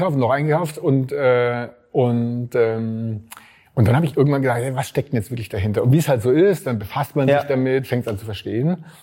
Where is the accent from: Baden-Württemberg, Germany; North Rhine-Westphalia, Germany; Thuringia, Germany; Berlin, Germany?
Baden-Württemberg, Germany; Ludwigsburg; Und ich komme ja hier eben aus Ludwigsburg, Speckgürtel von Stuttgart.